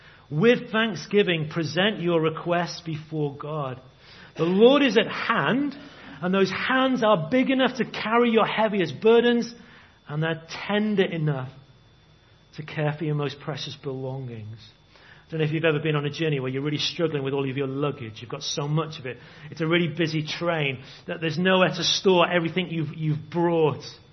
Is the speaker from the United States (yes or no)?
no; Wales, United Kingdom; I was brought up in the Vale of Llangollen, and we used to have a mist that would descend into the valley.